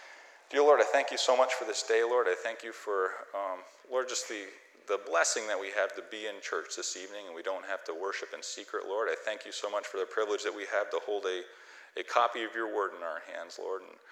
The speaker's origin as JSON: {"language": "English", "region": "Connecticut", "country": "United States", "said": "But I come from Connecticut, the frozen northeast of the country, and it's stereotypically very, very cold and isolated."}